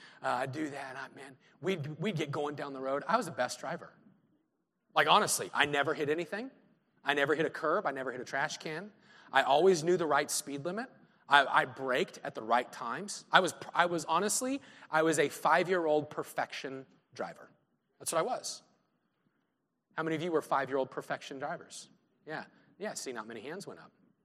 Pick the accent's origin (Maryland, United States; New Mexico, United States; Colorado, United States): Colorado, United States; Greeley; we grew up in Greeley, Colorado, farming town.